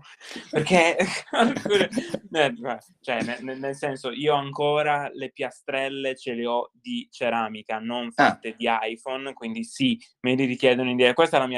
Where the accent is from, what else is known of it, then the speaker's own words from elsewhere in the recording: Sardinia, Italy; moved away as an adult; io me ne sono andato dalla Sardegna, me ne sono andato da casa, sono andato a vivere da solo grazie all'università